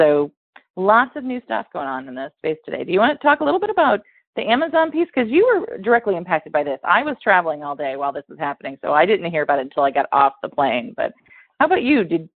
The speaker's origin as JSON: {"language": "English", "town": "Cleveland", "region": "Ohio", "country": "United States", "tie": "born or raised there", "said": "I'm in Ohio where it's snowing. I haven't seen snow in ages, but I'm used to it. My hometown here in Cleveland"}